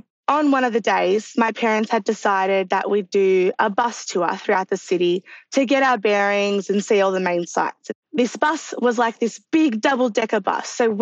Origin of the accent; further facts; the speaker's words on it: Melbourne, Victoria, Australia; I'm from Melbourne, Australia.